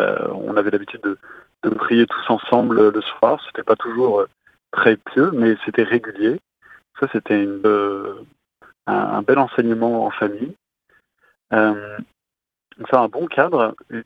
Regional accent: Toulon, Provence-Alpes-Côte d'Azur, France; Et donc, je suis originaire de Toulon, d'une famille catholique de 5 enfants.

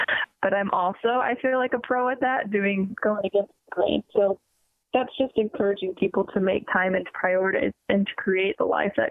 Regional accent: East Coast, United States; he knew I was from the East Coast

